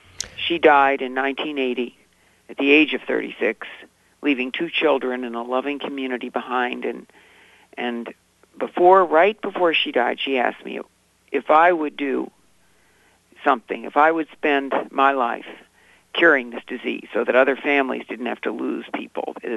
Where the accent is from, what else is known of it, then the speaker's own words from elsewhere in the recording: Peoria, Illinois, United States; growing up in Peoria, there were many lessons we learned from our faith